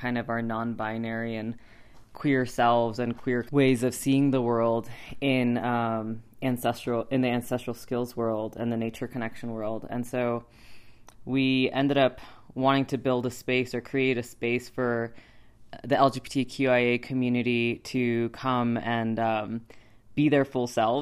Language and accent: English; Turkey; And then my patrilineage is Turkish, which is actually where I grew up. I grew up in Turkey.